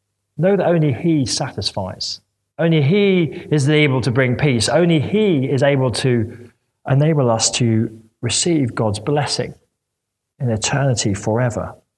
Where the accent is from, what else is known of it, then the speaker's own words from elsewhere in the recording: United Kingdom; We're unbelievably British, aren't we?